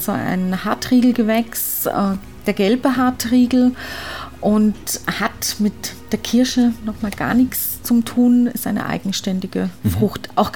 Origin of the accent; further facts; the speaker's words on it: Annaberg-Buchholz, Saxony, Germany; now in Austria; Ja, ich komme ursprünglich aus Sachsen, aus dem Erzgebirge, Annaberg-Buchholz, ehemalige DDR.